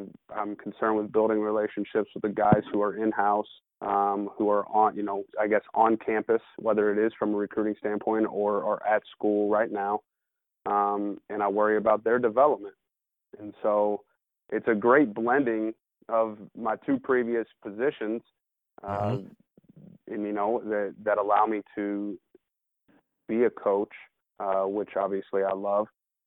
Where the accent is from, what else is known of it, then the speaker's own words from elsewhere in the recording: Kentucky, United States; obviously growing up in Kentucky and our relationship starting when you were at the University of Kentucky